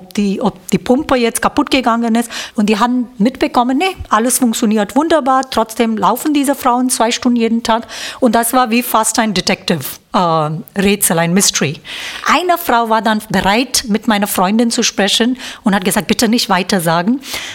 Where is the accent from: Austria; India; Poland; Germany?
India; ich komme aus Indien